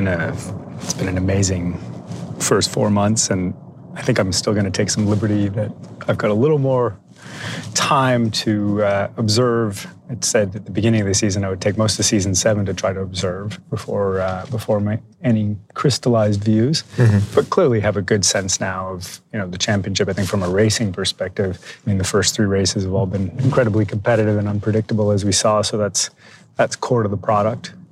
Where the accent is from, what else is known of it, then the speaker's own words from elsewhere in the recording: Montreal, Quebec, Canada; I grew up in Montreal. I grew up as a ski racer.